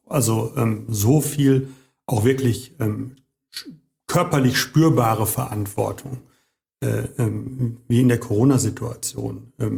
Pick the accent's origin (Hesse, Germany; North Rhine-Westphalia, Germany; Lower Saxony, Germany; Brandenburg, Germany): North Rhine-Westphalia, Germany; Hagen; born there; ich bin ja nur in Hagen geboren. Ich bin Kind des Bermuda-Dreiecks.